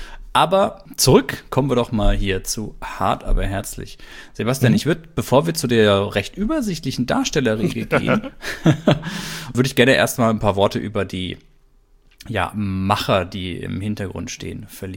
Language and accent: German; Baden-Württemberg, Germany; bei uns, wo ich herkomme, da Baden-Württemberg die Ecke